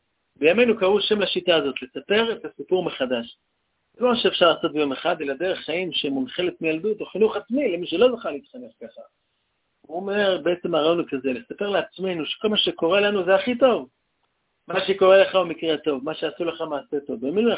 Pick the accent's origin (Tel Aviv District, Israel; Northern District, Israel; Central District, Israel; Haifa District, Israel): Haifa District, Israel; Haifa; גם אני הקטן כחיפאי, זכיתי להכיר אותו